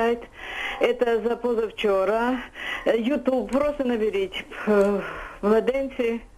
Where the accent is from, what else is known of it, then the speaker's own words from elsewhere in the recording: Kyiv, Ukraine; Я киянка, 1941 року народження.